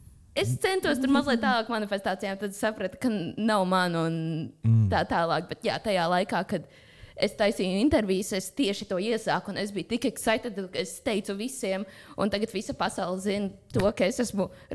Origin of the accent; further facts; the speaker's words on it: Riga, Latvia; born there; Rīgā es piedzimu Kaļazara slimnīcā, ir tāda